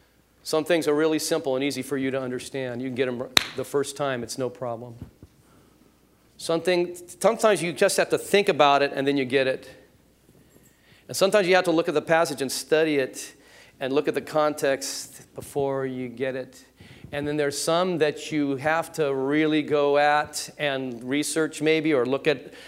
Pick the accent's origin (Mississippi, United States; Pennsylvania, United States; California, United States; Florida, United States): California, United States; Van Nuys; I'm from Van Nuys, okay?